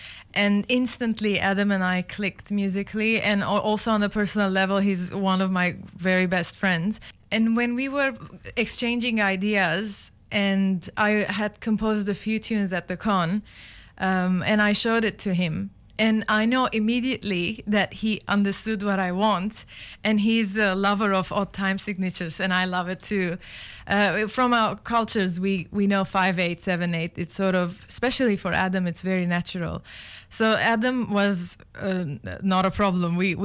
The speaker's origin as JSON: {"language": "English", "town": "Beirut", "region": "Beirut Governorate", "country": "Lebanon", "tie": "born or raised there", "said": "when I was growing up in Beirut and playing classical music"}